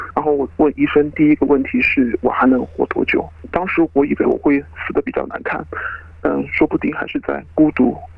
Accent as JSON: {"language": "Chinese", "country": "China", "moved": "as an adult", "lives_now": "Australia", "said": "我来自中国。5年前因为工作原因来澳洲生活。"}